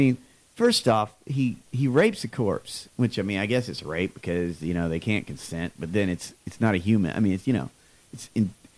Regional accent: the South, United States; I had friends growing up in the South where the N word wasn't necessarily a bad word in their house.

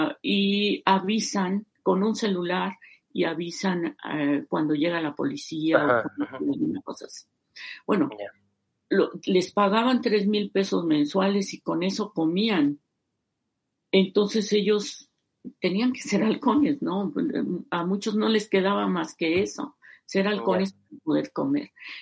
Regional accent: Puebla, Mexico; born there; Nací en Puebla, pero mi mamá me dijo, no, Puebla no, tú eres veracruzana, y me hizo ser veracruzana por elección propia, ¿no?

